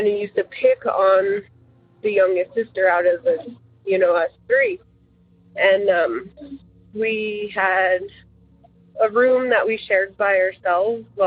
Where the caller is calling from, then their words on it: Colorado, United States; I am calling from Colorado, and I just wanted to share my story.